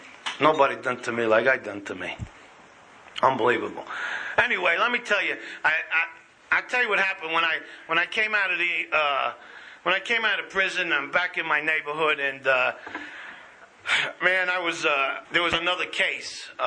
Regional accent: New York City, New York, United States; I come from Little Italy.

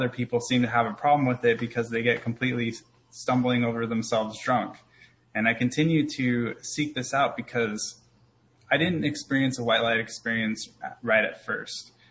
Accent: Portland, United States; I came back to Portland after some time. I'm from Portland, from the name of my home group.

